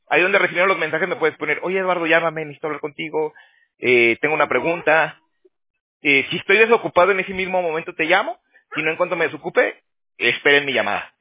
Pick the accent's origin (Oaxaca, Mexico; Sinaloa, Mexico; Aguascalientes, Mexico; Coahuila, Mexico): Aguascalientes, Mexico; moved away; also born or lived in Toronto; yo soy de Aguascalientes, señor Robert. Yo me salí de Aguascalientes hace, ya van 13 años. Pero primero me fui a Toronto. Estuve en Canadá y un rato, yo trabajaba en roofing, en gutters y todo eso. Y luego me vine para acá, para California.